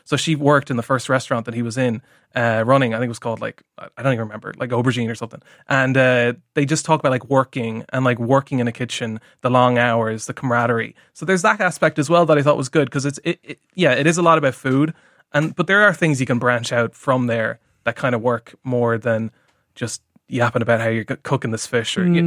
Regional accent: Ireland; I know it's a food podcast. I know we're Irish stereotypes.

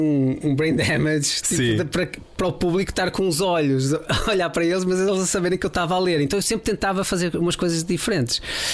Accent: Maia, Norte, Portugal; born there; Nasci na Maia.

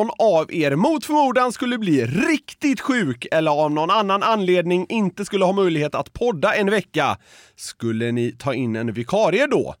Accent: Sweden; Som god svensk vill man ju att den ska återvinnas på rätt sätt.

